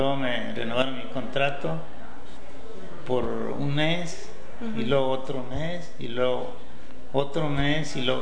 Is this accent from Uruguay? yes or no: no; Puente Grande, Jalisco, Mexico; born there; Nací en Puente Grande, Jalisco.